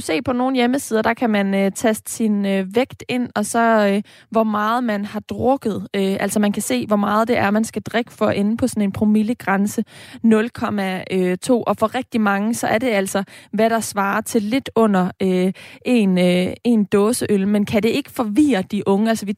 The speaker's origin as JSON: {"language": "Danish", "region": "Central Denmark Region", "country": "Denmark", "tie": "born or raised there", "said": "jeg er vokset op tæt på Aarhus, hvor jeg står lige nu"}